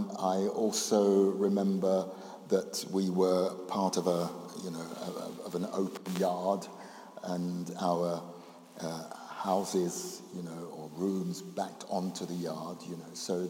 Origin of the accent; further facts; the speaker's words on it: London, United Kingdom; also born or lived in Jamaica; I grew up in North London and, you know, the north-south divide, we mean the Thames.